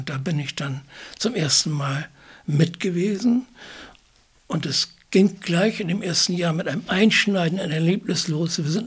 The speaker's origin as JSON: {"language": "German", "region": "Prague", "country": "Czechia", "tie": "born or raised there", "said": "Ich bin 79. Also ich bin noch gerade im Krieg geboren, aber wie gesagt, dann in Prag aufgewachsen."}